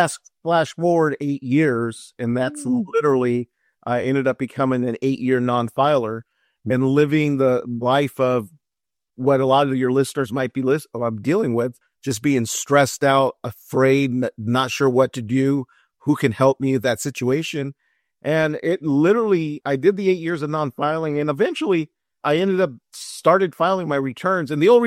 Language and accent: English; California, United States; The funny thing, Marcelino, I was actually born in San Diego. So technically … from San Diego.